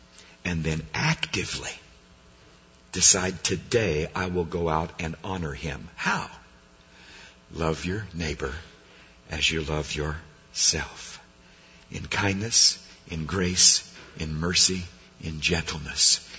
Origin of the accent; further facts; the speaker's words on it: Downey, California, United States; Growing up in Southern California, living in Downey, my dad wanted us to understand that chickens did not just grow in cellophane